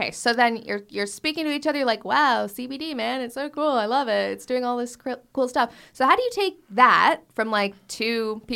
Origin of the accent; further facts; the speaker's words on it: Canada; I know that I'm Canadian, obviously